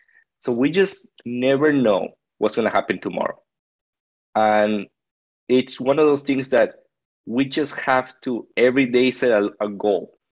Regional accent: Peru; So, you know, I grew up in Peru. I didn't grow up with much. It was just me and my grandfather and my grandma.

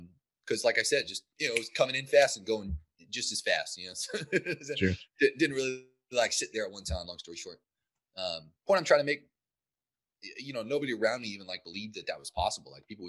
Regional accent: Cuyahoga Falls, Ohio, United States; also born or lived in Canton; Yeah, so I was actually born in Canton, But I was raised in this Akron area, which was a little city named Cuyahoga Falls specifically.

